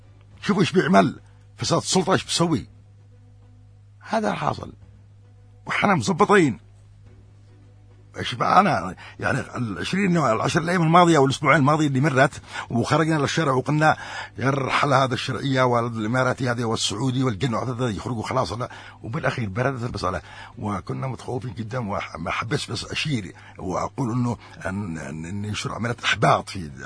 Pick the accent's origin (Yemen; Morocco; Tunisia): Yemen; أقول هذه العبارة أنا يمني لا أعيش إلا بعزة وكرامة